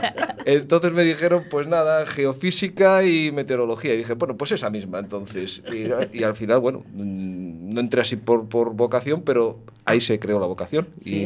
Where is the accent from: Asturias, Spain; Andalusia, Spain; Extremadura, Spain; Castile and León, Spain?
Castile and León, Spain; León; also born or lived in Madrid; yo soy de León y entonces, pues, digo, bueno, para acercarme un poquito. Yo estaba ya un poquito cansado de estar en Madrid, estudié en Madrid, estuve años trabajando en Madrid